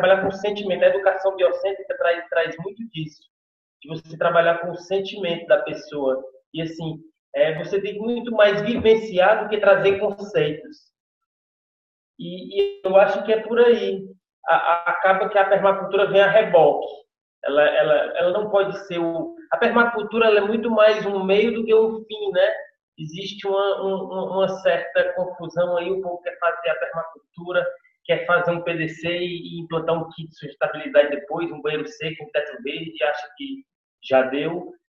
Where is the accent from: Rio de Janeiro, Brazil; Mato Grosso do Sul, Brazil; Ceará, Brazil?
Ceará, Brazil; Fortaleza; tendo esse gene do sertão, né? E junto com a minha criação, eu fui criado no Benfica, que é um bairro quase no centro de Fortaleza.